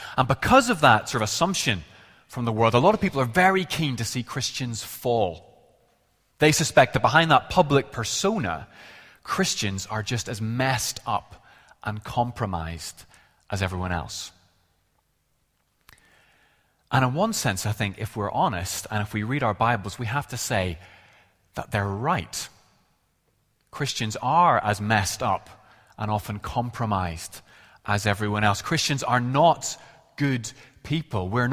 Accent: Ireland; Maybe it's because I'm Irish, but I've always enjoyed the comedy series Father Ted.

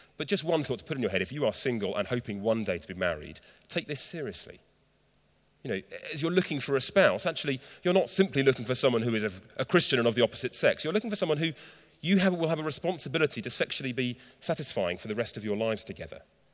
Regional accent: England, United Kingdom; We're English, aren't we, most of us?

